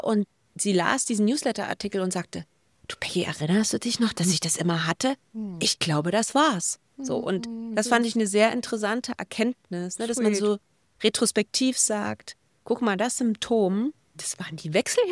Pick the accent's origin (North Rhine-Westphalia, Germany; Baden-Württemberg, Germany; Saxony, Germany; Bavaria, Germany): Saxony, Germany; Dresden; Genau, ich bin ja aus Dresden, in Sachsen.